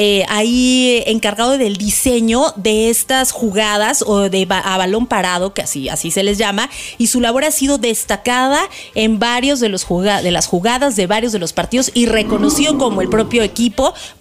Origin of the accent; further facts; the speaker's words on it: Mexico; aplaudimos sus logros, los apoyamos como mexicanos